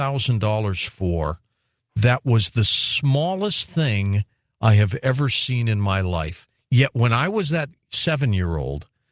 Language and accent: English; Detroit, Michigan, United States; born there; also born or lived in St. Louis; I was born in Detroit. And we lived in a little greenhouse on Lauder Street.